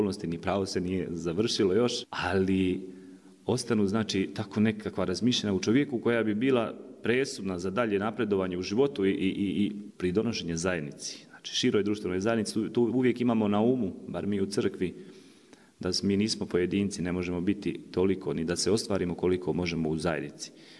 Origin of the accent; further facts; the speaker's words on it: Velika Žuljevica, Republika Srpska, Bosnia & Herzegovina; rodom iz podkozarskog sela Velika Žuljevica, sveštenik u Hercegovini, u Dabru, Berkovićima, godinu dana već u Hercegovini, nakon studija u Beogradu, na Bogoslovskom fakultetu.